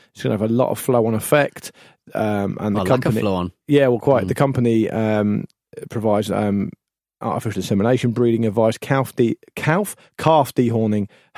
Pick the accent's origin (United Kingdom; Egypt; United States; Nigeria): United Kingdom; now in Sydney, Australia; I'm a Brit who's currently living in Sydney, Australia.